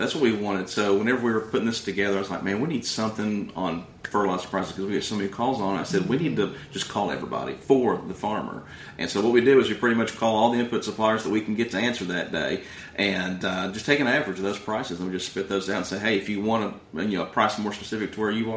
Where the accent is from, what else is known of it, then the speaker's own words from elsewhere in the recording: Floral, Arkansas, United States; Yeah, so I'm from Arkansas. I'm actually not too far from here. My dad actually worked at Jayco Construction in Newport.